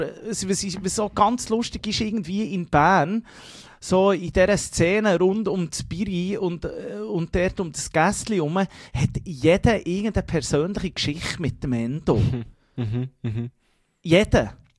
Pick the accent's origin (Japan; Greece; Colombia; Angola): Colombia; weil von dort, wo ich herkomme, in Kolumbien macht man das so.